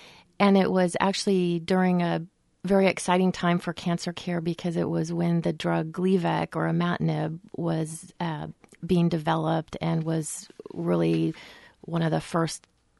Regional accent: Anchorage, Alaska, United States; I grew up in Anchorage, Alaska.

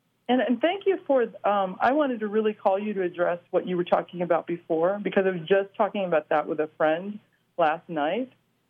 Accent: San Francisco, California, United States; And I'm from San Francisco, so, you know, I'm already there.

